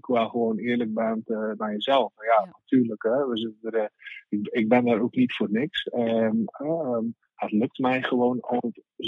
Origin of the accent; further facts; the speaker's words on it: Zeeland, Netherlands; ik kom natuurlijk uit Zeeland, dus dan ben je toch een klein beetje zuinig.